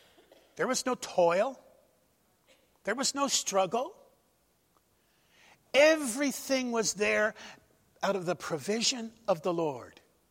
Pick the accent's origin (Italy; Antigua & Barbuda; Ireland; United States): Ireland; Well, I'm just Irish. We love those things, don't we?